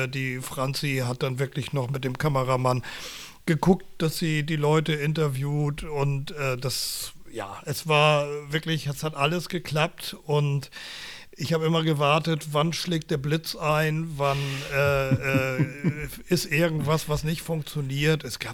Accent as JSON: {"language": "German", "region": "Berlin", "country": "Germany", "said": "als Berliner"}